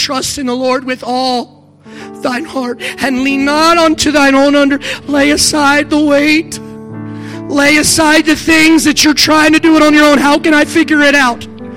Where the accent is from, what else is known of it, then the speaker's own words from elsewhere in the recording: Maryland, United States; and I'm from Maryland originally, so I don't know all the history of Ohio